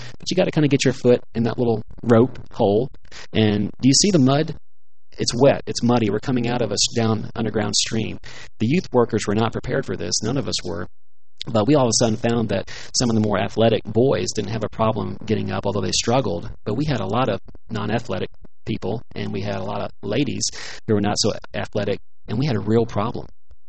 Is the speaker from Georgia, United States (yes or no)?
yes; Atlanta, Georgia, United States; back as a student, growing up in Atlanta, Georgia, I was with my church youth group